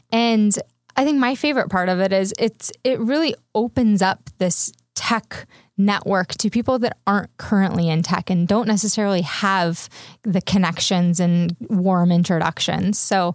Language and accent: English; San Diego, California, United States; also born or lived in Bay Area; now in Los Angeles, United States; So I was actually in the Bay Area for 3 years before I moved to LA. I spent a little time down here. I'm originally from San Diego.